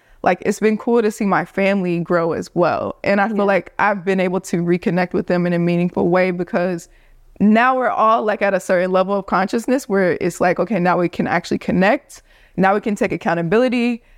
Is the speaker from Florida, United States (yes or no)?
yes; Gainesville, Florida, United States; also born or lived in Nashville, United States; I grew up in Gainesville, but I went to Vanderbilt. Like being in Nashville, Tennessee at Vanderbilt